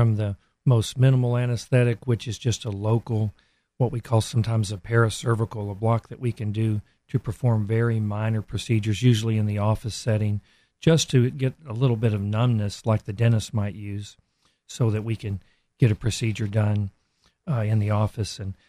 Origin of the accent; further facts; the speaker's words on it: Odessa, Texas, United States; also born or lived in Lubbock, United States / San Antonio, United States; West Texas, Odessa. My family kind of followed the oil field around Odessa. Ended up in Lubbock for Texas Tech undergrad